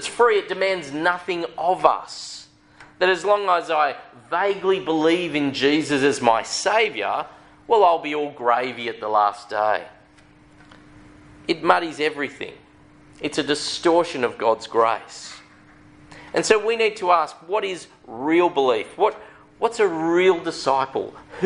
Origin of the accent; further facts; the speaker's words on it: Sydney, New South Wales, Australia; I grew up in Sydney, and I'm actually a Sydney Swans fan.